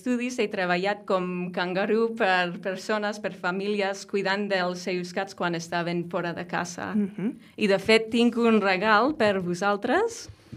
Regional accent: New Mexico, United States; now in Tarragona, Spain; soc una americana de l'estat de Nou Mèxic, al desert dels Estats Units.

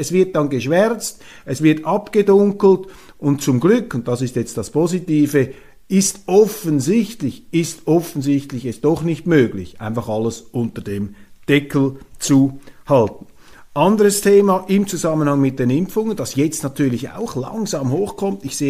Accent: Switzerland; Und da fragen wir uns natürlich als Schweizer

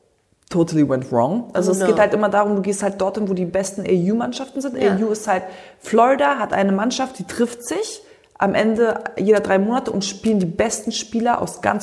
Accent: Berlin, Germany; ich komme aus Multikulti Berlin, bei mir gibt's alles, von Türke bis Kurdin bis Schwarz, Weiß, Gelb, Grün

